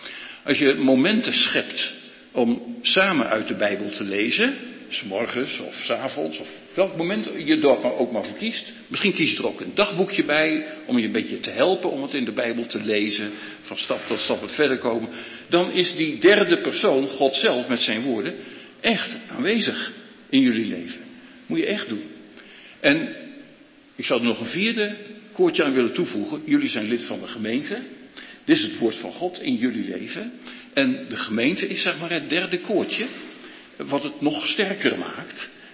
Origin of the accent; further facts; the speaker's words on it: Groningen, Netherlands; Ik ben een Groninger, dus ik zal niet mijn best doen om hieruit voor te lezen.